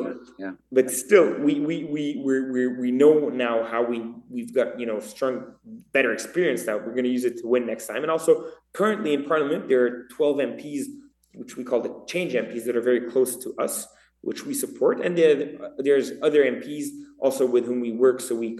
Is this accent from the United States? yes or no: no; Geneva, Switzerland; I was born in Switzerland, in Geneva, Switzerland, 1989. I grew up there, like so many Lebanese who are actually immigrants.